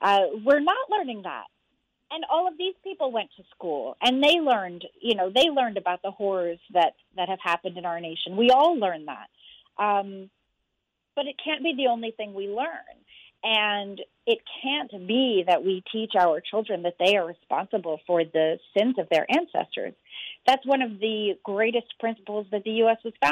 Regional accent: Massachusetts, United States; also born or lived in Philadelphia; I grew up in Massachusetts, and I learned more American history about the Revolutionary War that happened in Boston than literally any other American history at all, you know? And when I moved to Philadelphia

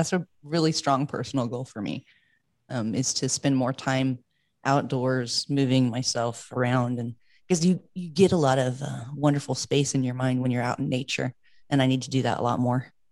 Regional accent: Midwest, United States; we grew up pretty poor in the Midwest United States.

